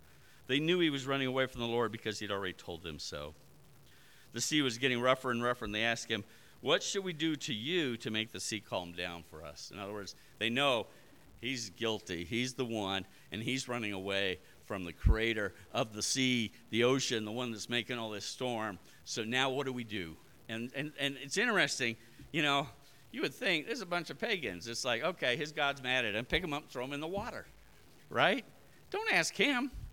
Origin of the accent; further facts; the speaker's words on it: Cordillera Administrative Region, Philippines; In fact, when I grew up in the Ifugao, they had all these spirits they were terrified of and they sacrificed